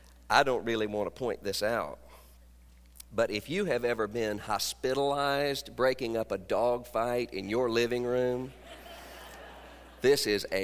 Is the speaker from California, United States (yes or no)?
no; Mississippi, United States; They were way up north, and I grew up in South Mississippi